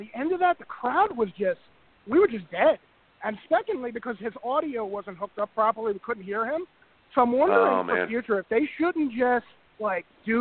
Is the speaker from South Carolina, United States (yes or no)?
no; New York, United States; from New York, member, first-time caller, calling live from WrestleMania.